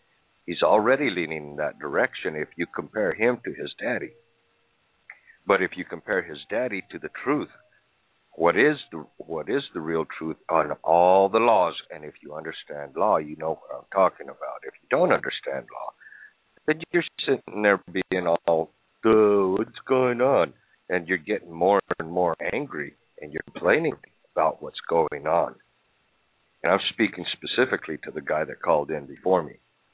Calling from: West Virginia, United States; I'm calling from West Virginia.

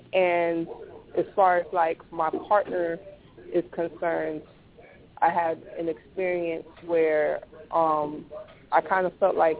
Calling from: Miami, Florida, United States; Calling from Miami. Beautiful Miami.

